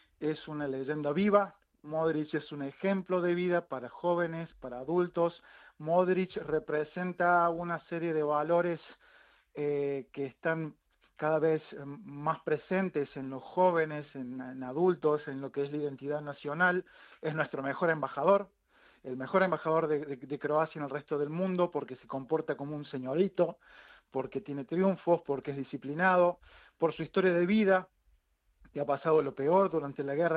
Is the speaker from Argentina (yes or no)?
yes; Córdoba, Argentina; now in Croatia; también tengo mi familia por parte paterna, descendiente de Bilbao. Yo nací en Córdoba, Argentina, de una familia también mitad croata y me crié con mis abuelos croatas.